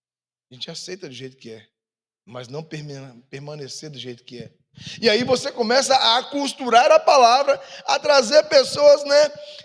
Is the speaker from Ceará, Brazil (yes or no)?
no; Governador Valadares, Minas Gerais, Brazil; Eu sou de Minas Gerais e lá de Valadares, a gente ia, todas as férias a gente ia para o interior